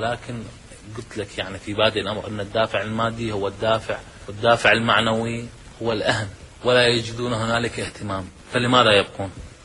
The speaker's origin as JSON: {"language": "Arabic", "town": "Najaf", "region": "Najaf Governorate", "country": "Iraq", "tie": "born or raised there", "said": "في الحقيقة لن أترك مدينتي ولن أترك هذه الحرفة أو هذه الرياض الذي تربت في طفولي وعاشت حتى شبابي هذا"}